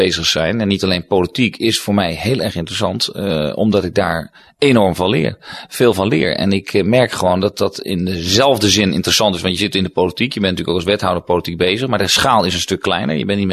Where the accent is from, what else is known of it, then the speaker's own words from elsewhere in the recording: The Hague, South Holland, Netherlands; Want ik kom uit Den Haag